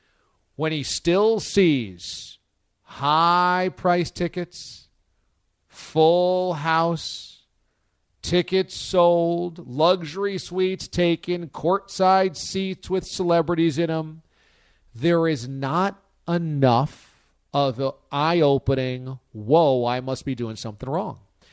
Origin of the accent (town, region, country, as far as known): Warwick, New York, United States; born or raised there